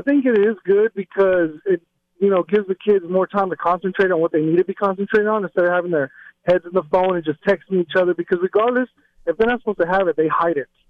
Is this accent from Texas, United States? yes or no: yes; Pearland, Texas, United States; We're actually from Pearland, Texas.